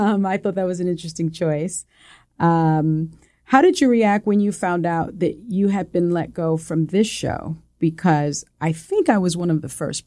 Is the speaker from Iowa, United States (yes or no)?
no; New York, United States; accent: Puerto Rican; first language Spanish; English is a second language; I'm a kid from the South Bronx. And I have a little bit of a, you know, Spanish is my first language. So I had a little bit of like a Puerto Rican, like a little, you know, twang.